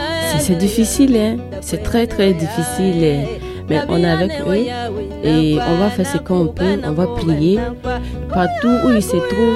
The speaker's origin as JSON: {"language": "French", "country": "Burkina Faso", "tie": "born or raised there", "also_born_or_lived": "Côte d'Ivoire", "said": "Et j'ai grandi au Burkina."}